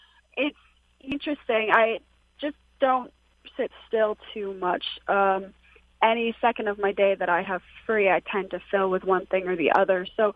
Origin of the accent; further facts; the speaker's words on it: New Hampshire, United States; I grew up with horses in New Hampshire